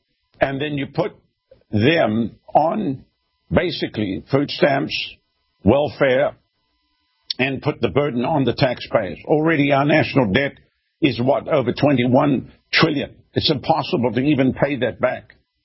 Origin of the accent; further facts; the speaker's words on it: South Africa; moved away as an adult; now in United States; I came from South Africa to America as a missionary over 30 years ago.